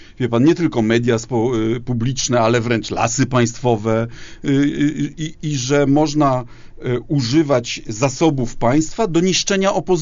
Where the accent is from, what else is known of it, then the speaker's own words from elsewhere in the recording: Lower Silesian Voivodeship, Poland; Wie pan, przyjechałem z Dolnego Śląska.